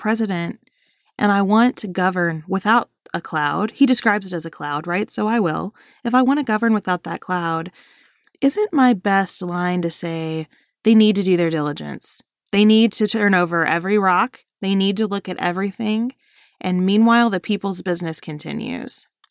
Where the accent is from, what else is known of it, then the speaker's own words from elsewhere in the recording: United States; All day, every day, I'm an American.